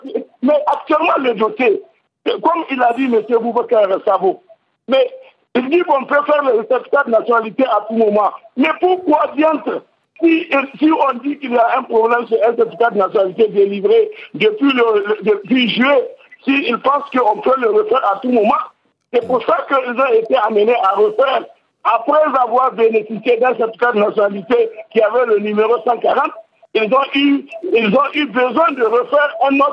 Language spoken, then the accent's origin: French; Niger; je suis un Nigérien acteur de la société civile